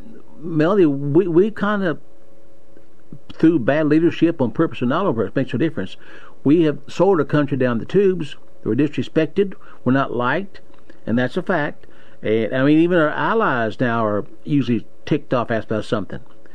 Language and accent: English; United States; I'm an American. I live here. I'm born and reared here.